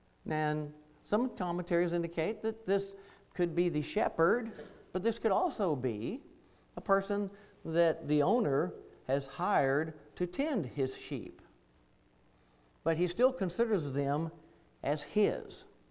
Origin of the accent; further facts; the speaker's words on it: McEwen, Tennessee, United States; moved away as an adult; I'm a native. I grew up in McEwen, went to McEwen School, and then my parents remained after I went off and went in the Navy back in '78